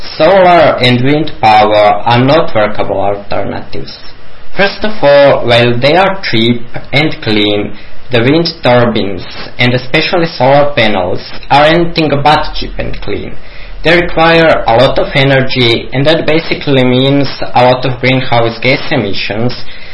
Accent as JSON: {"language": "English", "country": "Croatia", "second_language": "English", "said": "from Croatia."}